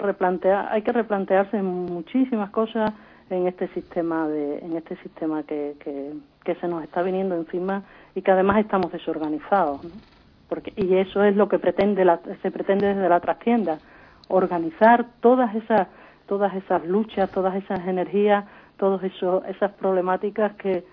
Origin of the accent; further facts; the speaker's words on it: Extremadura, Spain; porque en Extremadura en concreto somos la región europea, la novena región europea, con más paro femenino de toda Europa